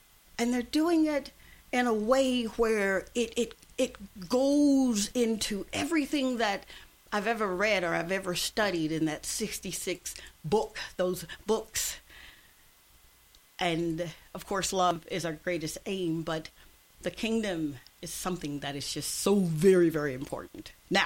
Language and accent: English; Mississippi, United States; I'm from Mississippi. My grandmother used to make biscuits